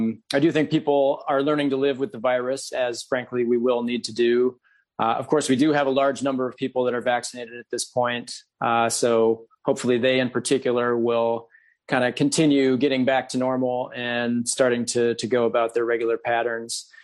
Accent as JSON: {"language": "English", "region": "Minnesota", "country": "United States", "said": "my home state of Minnesota"}